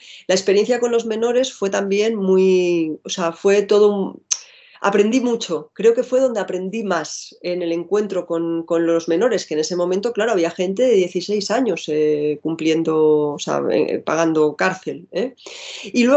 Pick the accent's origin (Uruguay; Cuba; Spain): Spain; Madrid, Community of Madrid; Yo soy del barrio del Pilar, de la zona norte de Madrid, Ventilla, Tetuán, pero barrio del Pilar.